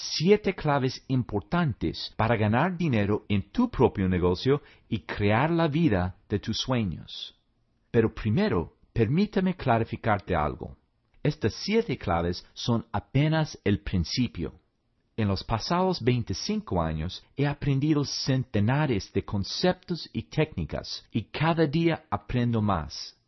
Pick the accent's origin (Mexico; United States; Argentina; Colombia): United States; accent: gringo; Spanish is a second language; Así fue como aprendí a hablar español, aunque todavía tengo un acento de gringo.